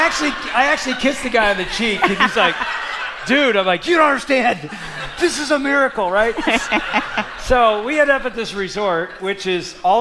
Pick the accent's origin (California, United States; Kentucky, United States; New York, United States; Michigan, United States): Michigan, United States; so we said … where are you from? Michigan.